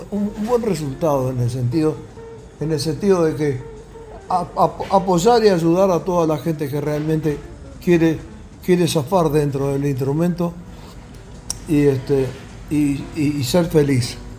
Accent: Concordia, Entre Ríos, Argentina; now in Buenos Aires, Argentina; Yo Vine de Concordia a estudiar acá a Buenos Aires

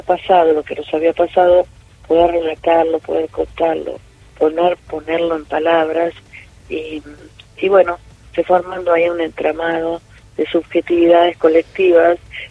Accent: La Plata, Buenos Aires Province, Argentina; nosotros somos de La Plata, sí. Y de la provincia de Buenos Aires

